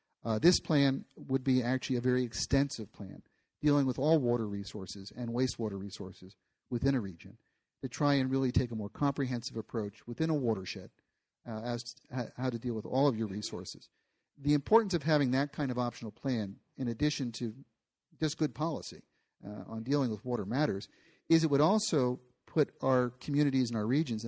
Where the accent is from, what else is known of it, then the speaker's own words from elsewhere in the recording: Easton, United States; My hometown of Easton, 27% of the market assessed value of Easton is tax exempt.